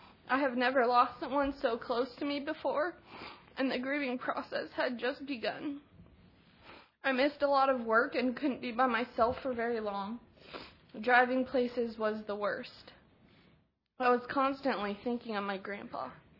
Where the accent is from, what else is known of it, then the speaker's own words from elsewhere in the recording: Yakima, Washington, United States; from Yakima, Washington.